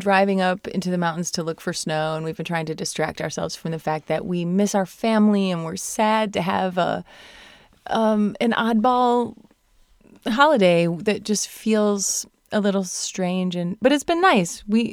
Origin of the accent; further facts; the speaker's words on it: Michigan, United States; because they have a lot of lake effect snow because I'm from Southwest Michigan and Notre Dame, South Bend, Indiana.